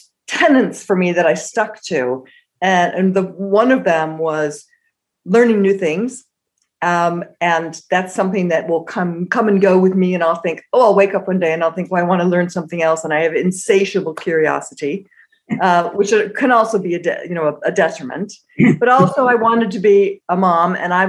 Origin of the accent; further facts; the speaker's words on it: United States; when you're brought up as an American in the 60s and the 70s, you're kind of taught, well, this is the biggest and the best.